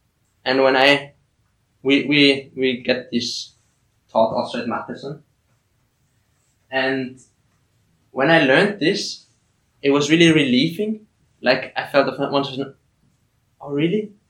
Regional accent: Austria; So I'm from Austria.

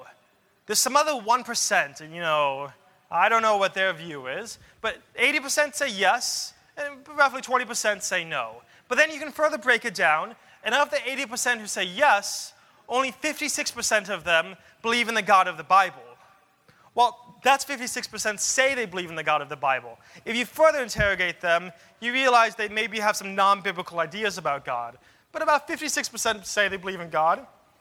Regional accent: Florida, United States; I grew up in Florida, but I flew out to California, go to Stanford University.

